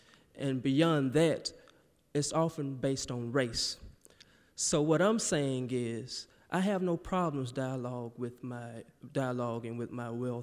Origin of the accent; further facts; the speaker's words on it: Mississippi, United States; I'm from Mississippi.